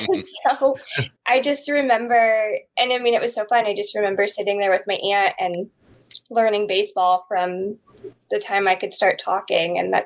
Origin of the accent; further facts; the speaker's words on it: Indianapolis, Indiana, United States; And I grew up in Indianapolis, so we got WGN.